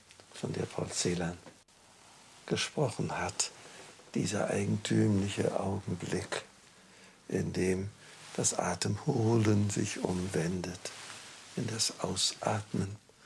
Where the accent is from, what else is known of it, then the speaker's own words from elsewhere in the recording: Wrocław, Lower Silesian Voivodeship, Poland; Ich bin in Breslau aufgewachsen.